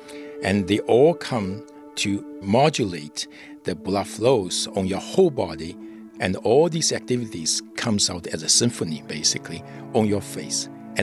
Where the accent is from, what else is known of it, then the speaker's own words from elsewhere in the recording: China; English is a second language; I grew up in China. So, and then I started to study psychology in college.